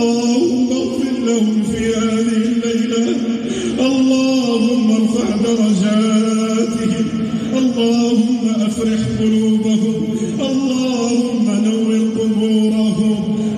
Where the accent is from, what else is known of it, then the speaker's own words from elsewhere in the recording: Morocco; اللهم إنا نسألك أن تحفظ بلدنا المغرب الحبيب